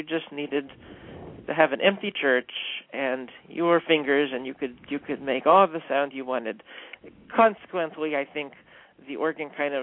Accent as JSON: {"language": "English", "town": "Richardson", "region": "Texas", "country": "United States", "said": "Well, I'm from the Dallas area. I'm from Richardson, actually."}